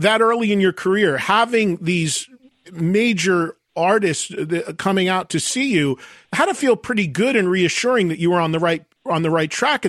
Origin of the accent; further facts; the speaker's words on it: New York/New Jersey area, United States; but I'm from the New York, New Jersey area, and my friends all went to see you around that time in New York City